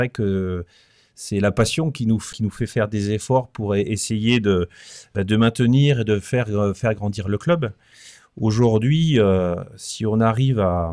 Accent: Grand Est, France; moved away; moi je suis lorrain d'origine, et je suis arrivé donc il y a 15 ans dans la région

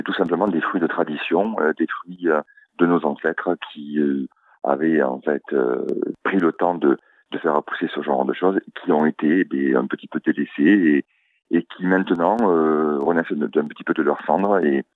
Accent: Toulouse, Occitanie, France; accent: southwest French; moi je suis de Toulouse, avec l'accent qui va bien, bien sûr, le sud-ouest.

